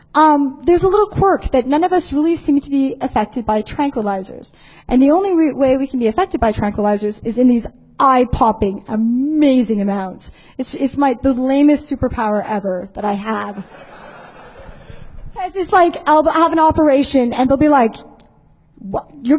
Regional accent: Canada; because I'm Canadian.

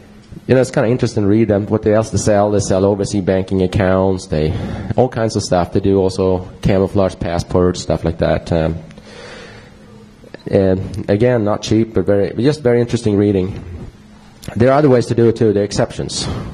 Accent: United States; accent: Swedish; English is a second language; By the way, I am American too, and even if I have a Swedish accent.

